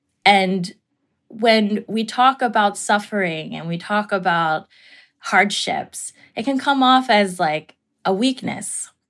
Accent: United States; because I'm American and because I have the privileges of being an American

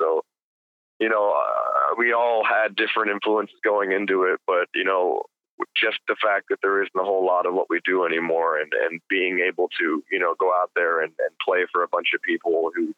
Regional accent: California, United States; I mean, we come from Orange County, and in Orange County, there's not a whole lot to do.

